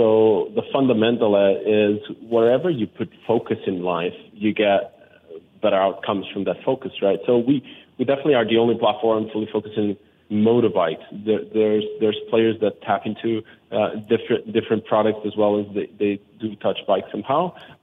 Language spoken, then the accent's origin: English; Portugal; I come originally from Portugal, Europe, and bikes is not that common.